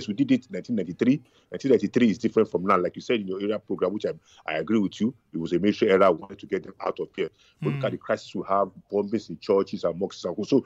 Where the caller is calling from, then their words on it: Ikoyi, Lagos, Nigeria; I'm calling from Ikoyi.